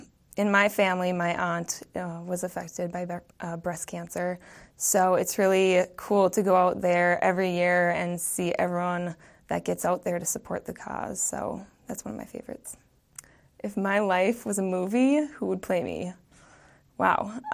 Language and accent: English; Maple Grove, Minnesota, United States; It's my fourth year on the team, and I'm from Maple Grove.